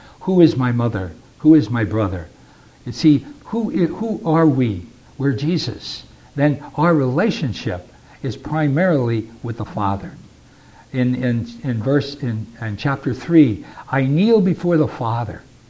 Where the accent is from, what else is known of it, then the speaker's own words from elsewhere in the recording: Wilkes-Barre, Pennsylvania, United States; And I come from Wilkes-Barre, Pennsylvania, and I was studying in Washington, and I didn't go home until Christmas.